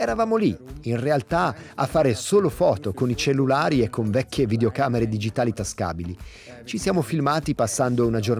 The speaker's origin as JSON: {"language": "Italian", "town": "Winterthur", "region": "Zurich", "country": "Switzerland", "said": "perché sono di Winterthur anche loro."}